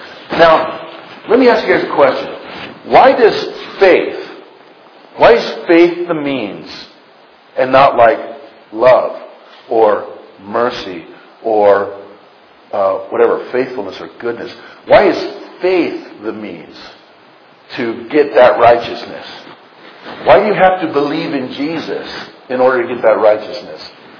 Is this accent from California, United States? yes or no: yes; California, United States; You guys are going to cut me some slack because I'm from California, right?